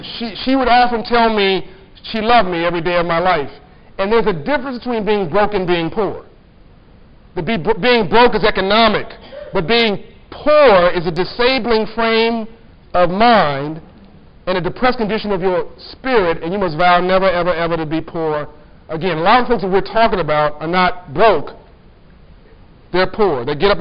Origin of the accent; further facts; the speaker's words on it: Compton, California, United States; I grew up in Cobham, California, in South Central LA.